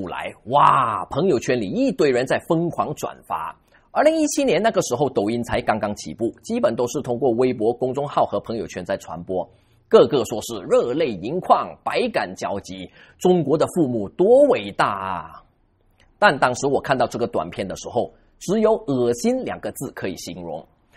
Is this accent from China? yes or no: no; Malaysia; 我自己也是来自马来西亚的一个小镇，我父母亲也都没上过大学